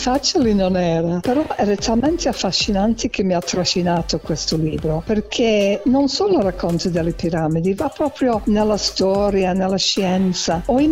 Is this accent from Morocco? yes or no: no; England, United Kingdom; Italian is a second language; spesso pensano che io, essendo inglese, faccio l'errore